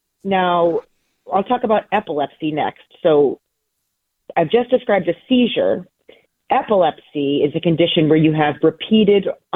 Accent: Hartford, Connecticut, United States; born there; Yeah, so, I was born in Connecticut at Hartford Hospital, the same place where I'm working now.

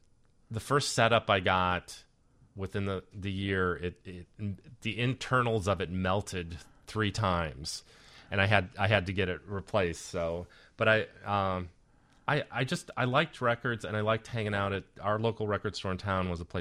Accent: LaGrange, Illinois, United States; I grew up in LaGrange. I went to LT. Go Lions.

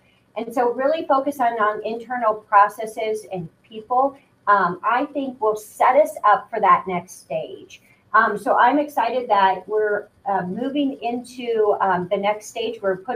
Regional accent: Iowa, United States; You know, they used to get some from my home state, Iowa, so I was pretty proud of that.

